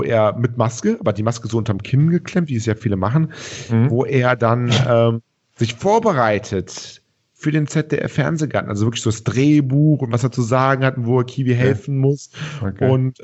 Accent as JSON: {"language": "German", "town": "Cologne", "region": "North Rhine-Westphalia", "country": "Germany", "said": "hier als Kölner"}